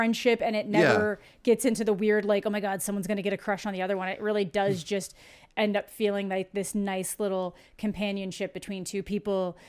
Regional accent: Canada; It's always interesting to watch a lot of, like, American military stuff when, like, as a Canadian, and just how people kind of respond to things.

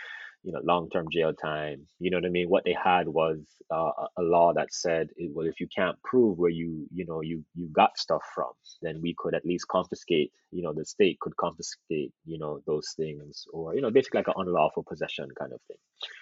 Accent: Jamaica; although I'm Jamaican and so forth.

